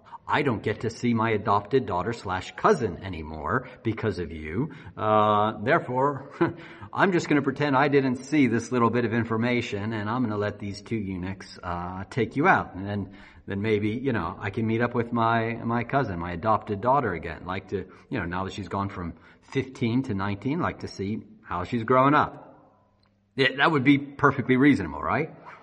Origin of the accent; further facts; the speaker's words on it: United States; moved away as an adult; I grew up in the United States. I'm 40 now, so 41. So all these years, since then, I've lived on this side of the Atlantic.